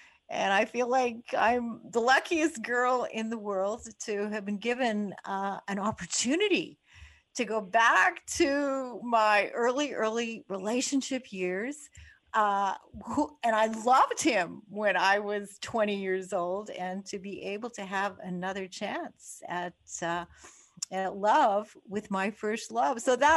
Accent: Canada; when I was 20 years old. I'm Canadian.

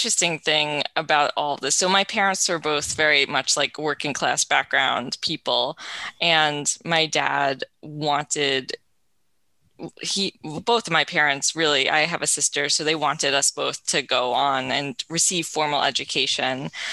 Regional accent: Brooklyn, New York, United States; So I grew up in Brooklyn in Bay Ridge. I believe my family had been there for three generations, and I'm the fourth generation Brooklynite.

